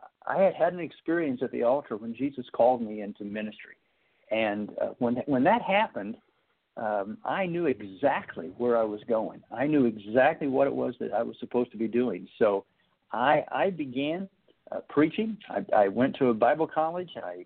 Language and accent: English; Indiana, United States; now in Jacksonville, United States; My wife and I, Tarina, we live in Jacksonville, Florida, but my original home was in Indiana. I'm a Midwesterner, raised on the farm, and grew up then in my adolescent years in near Indianapolis.